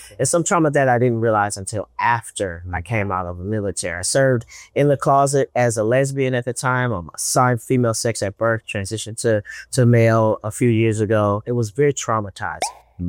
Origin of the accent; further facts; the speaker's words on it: United States; Interestingly, I had to step outside of America to really be treated as an American.